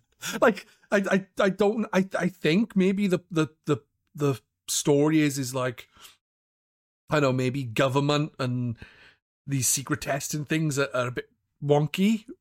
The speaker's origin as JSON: {"language": "English", "region": "Wales", "country": "United Kingdom", "said": "I'm from Wales. This is not. I'm not used to this language."}